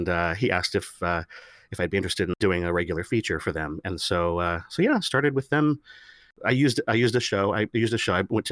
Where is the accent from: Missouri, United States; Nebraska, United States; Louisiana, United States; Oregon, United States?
Oregon, United States; moved away as an adult; now in Los Angeles, United States; Yeah. No, I was 18 when I left, moved to LA.